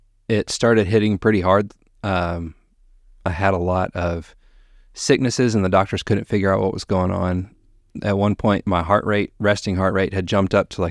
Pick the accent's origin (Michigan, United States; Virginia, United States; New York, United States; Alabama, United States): Alabama, United States; Huntsville; moved away as an adult; I always tell folks around here Huntsville because that's just the easiest thing.